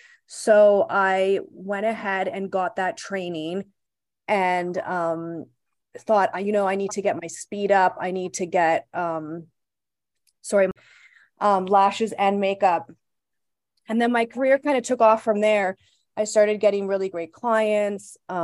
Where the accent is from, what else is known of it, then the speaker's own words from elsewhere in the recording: Canada; moved away as an adult; now in United Kingdom; But I'm originally from Canada